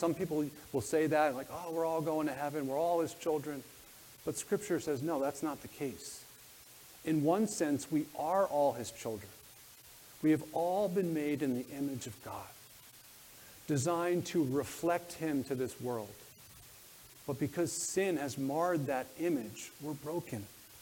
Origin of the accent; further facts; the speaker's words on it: New Jersey, United States; also born or lived in Lancaster; I should have known that growing up in New Jersey. But we lived in Lancaster, in Pennsylvania